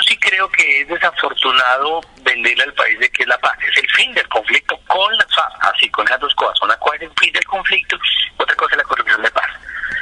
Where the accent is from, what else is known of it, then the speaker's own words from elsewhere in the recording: Colombia; como ciudadano colombiano